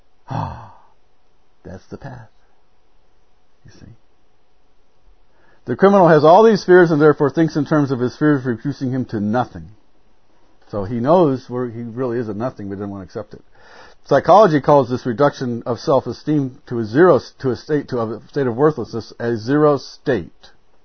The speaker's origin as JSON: {"language": "English", "town": "Chicago", "region": "Illinois", "country": "United States", "said": "I'm from Chicago."}